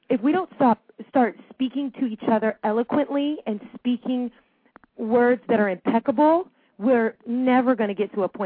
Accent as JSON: {"language": "English", "region": "Indiana", "country": "United States", "tie": "born or raised there", "said": "as a child of the 80s, growing up in Indiana as a biracial individual"}